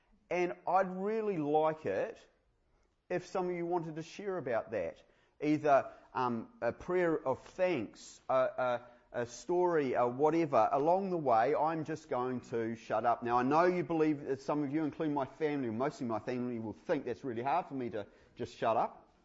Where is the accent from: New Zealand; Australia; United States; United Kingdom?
New Zealand; We're Kiwi males.